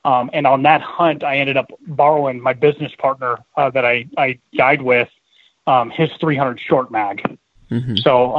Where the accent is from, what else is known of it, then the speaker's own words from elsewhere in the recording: Colorado, United States; So I'm actually originally from Colorado